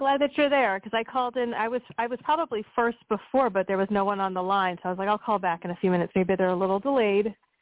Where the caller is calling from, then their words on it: Pennsylvania, United States; from Pennsylvania.